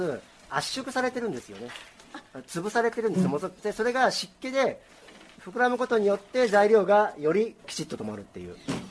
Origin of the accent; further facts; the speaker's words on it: Shizuoka, Japan; 国産だし、しかも僕たちの地元の静岡県の木だし